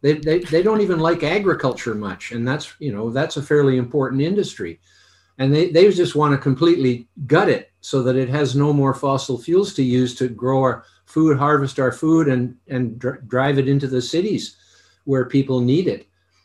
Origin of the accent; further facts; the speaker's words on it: Canada; I'm a Canadian